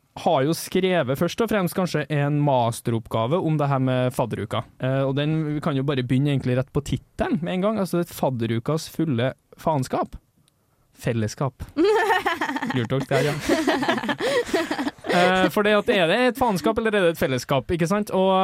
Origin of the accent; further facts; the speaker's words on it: Trondheim, Trøndelag, Norway; vi er jo fra Byåsen begge to, har gått på samme ungdomsskole.